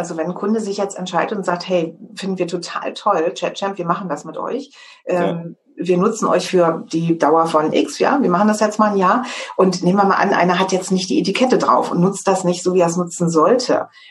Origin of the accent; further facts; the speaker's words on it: Berlin, Germany; Das freut uns jetzt als Berliner.